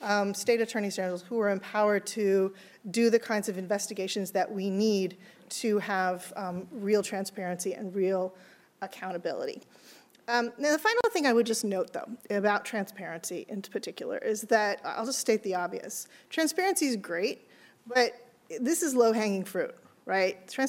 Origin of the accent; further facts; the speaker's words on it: California, United States; the study that I think actually was in my home state of California